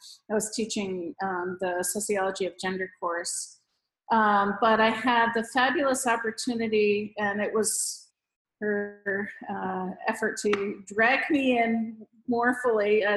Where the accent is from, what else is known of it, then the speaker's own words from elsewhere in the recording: Chicago, Illinois, United States; also born or lived in New Jersey; Before college, from Chicago and New Jersey before that, other places before that, we moved around a lot.